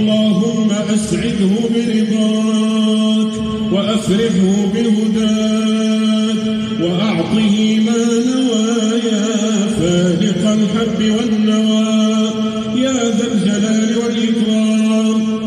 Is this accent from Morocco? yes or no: yes; Morocco; اللهم إنا نسألك أن تحفظ بلدنا المغرب الحبيب